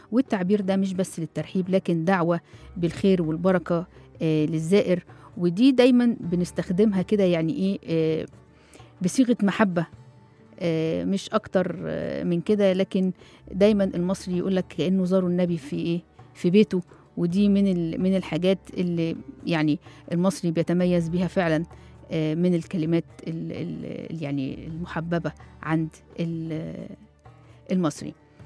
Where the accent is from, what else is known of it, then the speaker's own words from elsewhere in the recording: Egypt; لكن استخداماتنا ليها كمصريين مختلفة